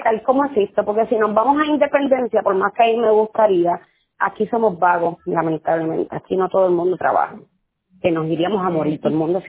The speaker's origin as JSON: {"language": "Spanish", "town": "Vega Baja", "country": "Puerto Rico", "tie": "born or raised there", "said": "como soy de Vega Baja, nacida y criada"}